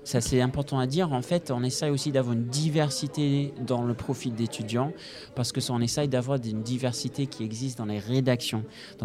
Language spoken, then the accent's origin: French; Scotland, United Kingdom; French is a second language; now in France; j'ai un parcours de langue français, allemand et je suis, bon, ça va peut-être s'entendre à un moment donné dans mon petit accent qui va sortir. Voilà, je suis écossais à l'origine, naturalisé français.